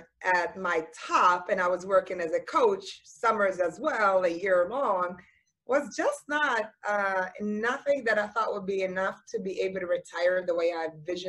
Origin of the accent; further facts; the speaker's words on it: Sweden; Growing up in Sweden, actually, as I'm from there, and my mom is from Finland